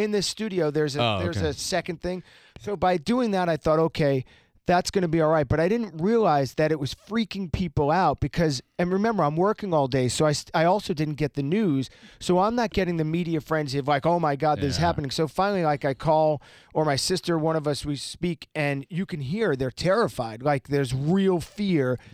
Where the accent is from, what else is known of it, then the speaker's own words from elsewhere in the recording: Long Island, New York, United States; I grew up on Long Island, and so we had a couple of hurricanes there.